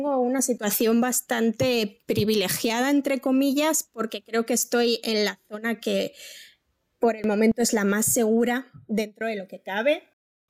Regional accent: Spain; now in Israel; Vivo en Israel desde hace casi 3 años. Soy española y soy israelí.

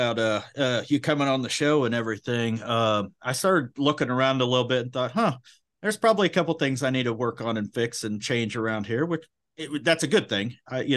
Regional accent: Midwest, United States; yeah, well, us growing up in the Midwest and farms and all that stuff

